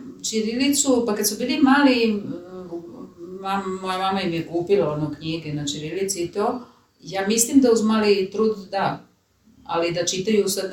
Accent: Spain; Ja ako imam nešto da ljudi blago osjete da možda nisam Španac, baš kao što kad me vide nikad ne misle da sam Španac, jer ne ličim na Špance. Recimo, ja francuski i engleski imam perfektan naglasak

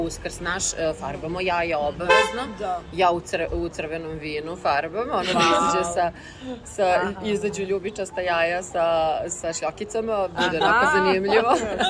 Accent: Serbia; ja sam jedina iz Srbije koja radi u toj firmi

